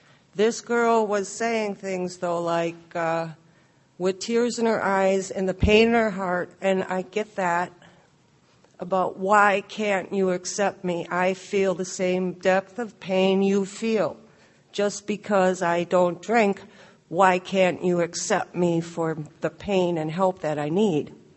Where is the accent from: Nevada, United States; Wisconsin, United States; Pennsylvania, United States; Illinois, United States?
Wisconsin, United States; Milwaukee; I'm an alcoholic from Milwaukee, Wisconsin.